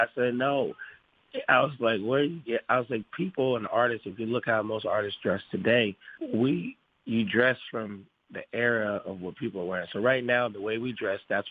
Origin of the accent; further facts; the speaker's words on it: Delaware, United States; They don't dress, but so in Delaware, all right, so the small town I come from, my dad, my family, they're all rednecks.